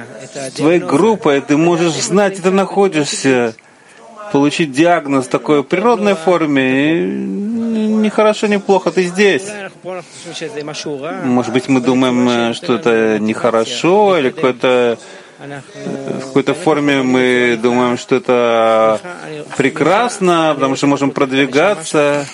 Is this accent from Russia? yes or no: no; Guatemala; Я из Гватемалы.